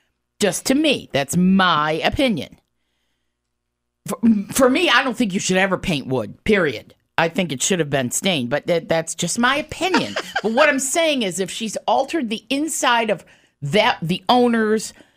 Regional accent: Boston, Massachusetts, United States; Steve, I'm from Boston in the harbor.

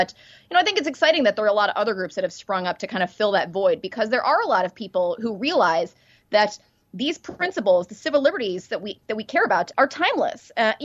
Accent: Deerfield, Illinois, United States; I grew up in Deerfield.

